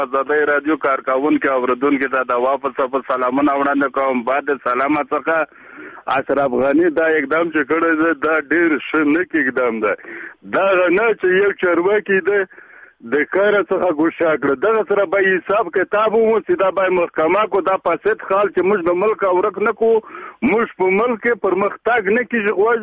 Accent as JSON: {"language": "Pashto", "region": "Herat", "country": "Afghanistan", "said": "دا زه په خپله د هرات یم"}